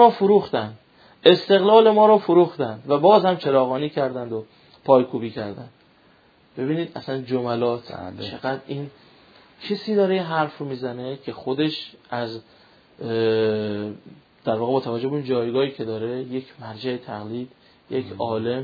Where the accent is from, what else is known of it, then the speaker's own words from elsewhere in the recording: Iran; شیعه بودن رو بذاریم کنار، همه مفاهیم دینی رو کنار، خلاصه ما ایرانی هستیم دیگه.